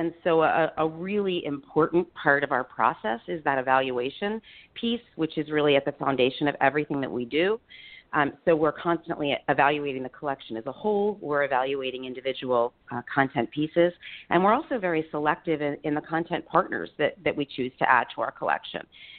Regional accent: Richboro, Pennsylvania, United States; I grew up in Richboro.

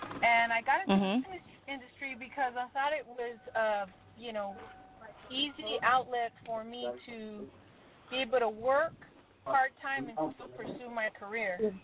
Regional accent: Los Angeles, California, United States; I graduated from Fairfax High School. I grew up in the Crenshaw District in L.A.

